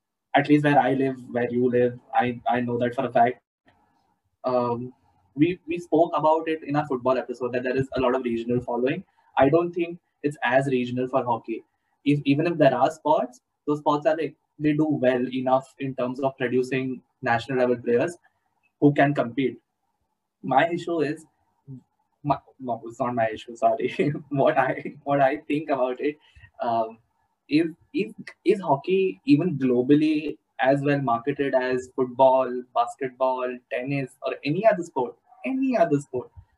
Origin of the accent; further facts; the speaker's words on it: India; English is a second language; The closest I've been to hockey is seeing kids from another school with the hockey kit. That's about it. My school had nothing to do with the sport, unfortunately enough.